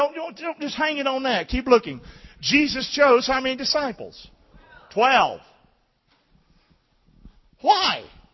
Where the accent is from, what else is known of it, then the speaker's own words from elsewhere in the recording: Rockingham, United States; Don't forget, I'm from Rockingham.